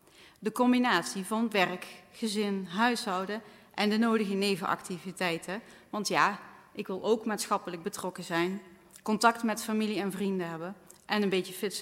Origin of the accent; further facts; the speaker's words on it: Deurne, North Brabant, Netherlands; Zo'n 36 jaar geleden ben ik geboren in Deurne als oudste van 3 kinderen. Ik ben opgegroeid in de Zeilberg, waar ik nog steeds met veel plezier woon, met inmiddels een man en 2 kinderen. Ik kom uit een warm nest met 2 hardwerkende ouders.